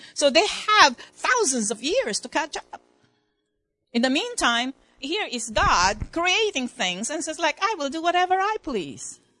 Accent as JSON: {"language": "English", "country": "Philippines", "tie": "born there", "said": "You know, I was born in the Philippines with my parents."}